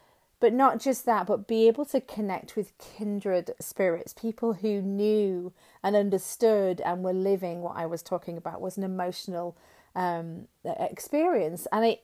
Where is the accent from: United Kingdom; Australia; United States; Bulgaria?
United Kingdom; Yorkshire and the Humber; accent: Yorkshire; You can hear me doing my traditional Yorkshire accent.